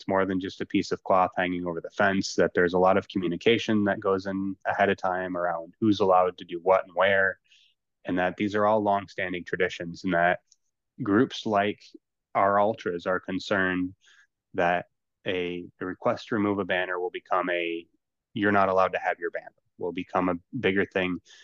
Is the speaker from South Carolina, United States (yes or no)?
no; Michigan, United States; as an American fan sitting on my couch here in Michigan